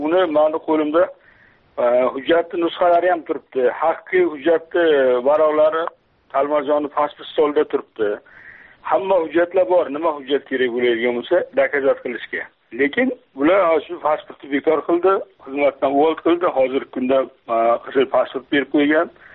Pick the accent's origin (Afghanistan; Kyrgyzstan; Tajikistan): Tajikistan; now in Uzbekistan; Tojikiston Respublikasidan ko'chib kelganmiz 92 yilda. 92 yildan hozirga qadar O'zbekistonda yashaymiz. Shu yerda o'qiganman.